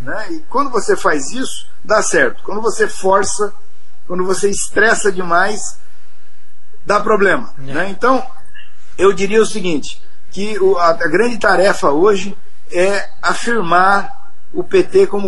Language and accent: Portuguese; Paranavaí, Paraná, Brazil; also born or lived in Curitiba; Nós tivemos que ir embora de Curitiba, eu fui morar em Paranavaí, fui criado em Paranavaí e só voltei para Curitiba em 79.